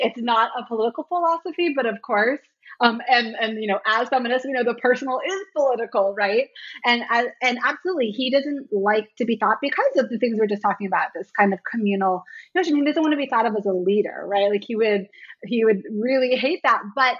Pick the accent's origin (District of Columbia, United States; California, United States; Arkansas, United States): District of Columbia, United States; Washington; I was a little too young for the hardcore scene here in DC. I grew up more on … you know